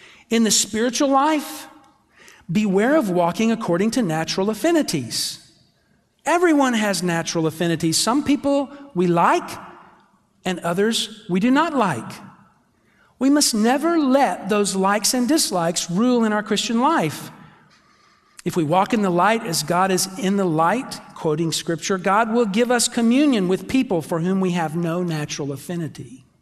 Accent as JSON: {"language": "English", "region": "Texas", "country": "United States", "tie": "born or raised there", "said": "But I am tempted when I hang out with the guys I grew up with in Texas"}